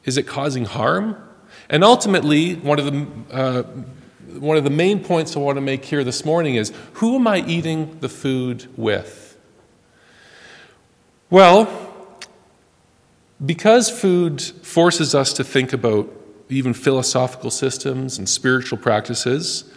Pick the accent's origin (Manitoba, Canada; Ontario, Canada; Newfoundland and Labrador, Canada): Ontario, Canada; I have Mennonite heritage. I am one of you. I am from Niagara area originally.